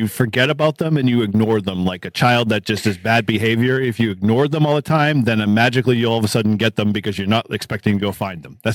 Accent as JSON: {"language": "English", "town": "Boston", "region": "Massachusetts", "country": "United States", "accent": "Boston", "said": "And I say that with my Boston accent"}